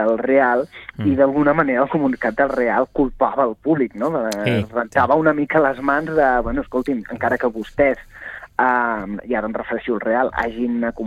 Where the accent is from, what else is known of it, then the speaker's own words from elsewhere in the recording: Sabadell, Catalonia, Spain; jo com a sabadellenc resident al barri marítim